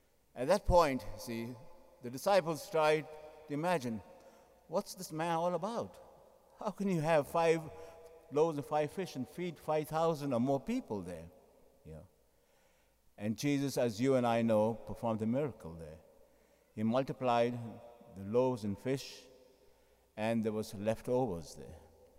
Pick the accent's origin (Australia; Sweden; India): India; now in New York, United States; both where I came from India and also, you see, in New York.